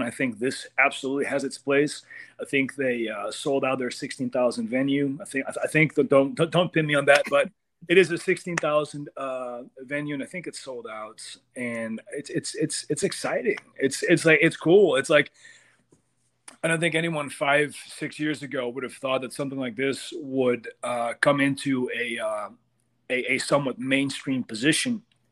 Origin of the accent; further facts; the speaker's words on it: Amsterdam, North Holland, Netherlands; You know, I come from Amsterdam. And Netherlands, really small country, does not have a lot of wrestling. I am probably the most successful Dutch wrestler that has ever existed.